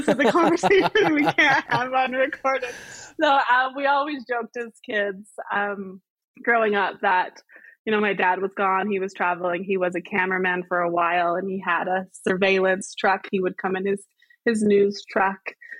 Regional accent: West Jordan, Utah, United States; I grew up here in Utah, West Jordan for the most of it. We did move out of state for about 9 or 10 months, but for the most part, born and raised in Utah.

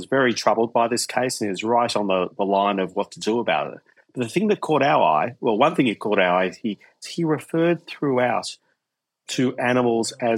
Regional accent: Victoria, Australia; in my home state of Victoria

